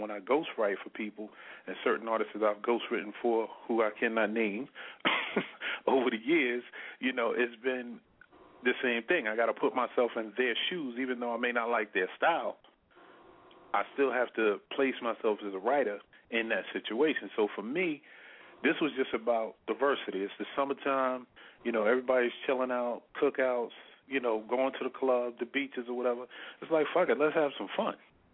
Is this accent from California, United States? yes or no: no; New York, United States; And I was born and raised in New York, so the whole movement come from top to bottom.